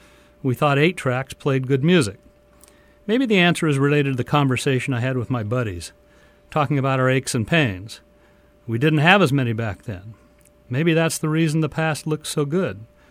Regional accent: Fortuna, California, United States; I grew up in Fortuna.

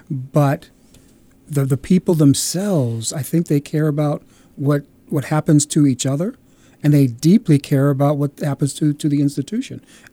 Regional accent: Chicago, Illinois, United States; I came here from Chicago, and of course, Chicago is a windy city, very cold, very hot, lots of traffic

